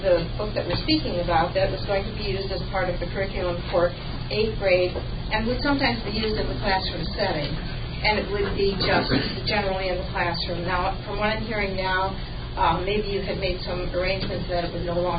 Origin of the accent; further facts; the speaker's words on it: West Chicago, Illinois, United States; I am not from Glen Ellyn. I am from the West Chicago Winfield area